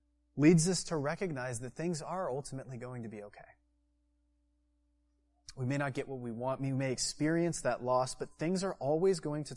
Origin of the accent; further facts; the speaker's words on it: Georgia, United States; I almost feel like those TV preachers that I saw on hotel TVs growing up in Georgia.